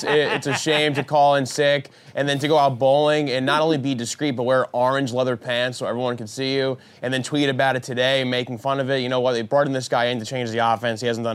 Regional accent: Staten Island, New York, United States; All right, we got Stan from my hometown, Staten Island.

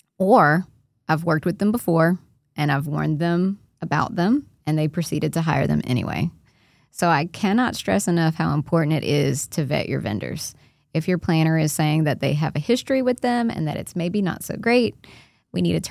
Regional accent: Louisiana, United States; As Cajun as I am, I still love a broom dance.

